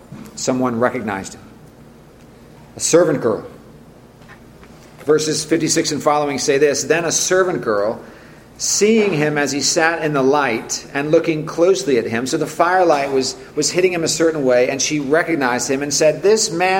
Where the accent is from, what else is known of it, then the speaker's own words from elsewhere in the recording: California, United States; Now, I grew up in Silicon Valley. I didn't hear too many roosters crowing growing up.